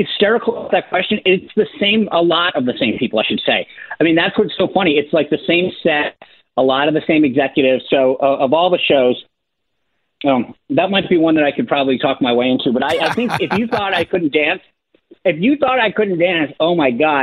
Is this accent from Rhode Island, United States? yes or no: yes; Rhode Island, United States; I grew up in Rhode Island